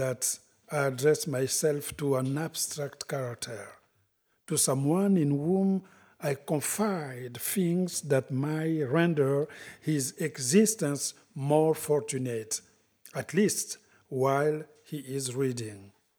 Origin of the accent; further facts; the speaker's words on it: Republic of the Congo; and I'm from Congo Brazzaville, the smallest one.